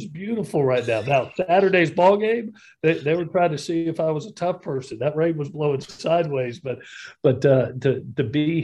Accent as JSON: {"language": "English", "region": "Southeast", "country": "United States", "tie": "born or raised there", "said": "I grew up in the Southeast. I knew the talent level of the Southeast when it comes to players."}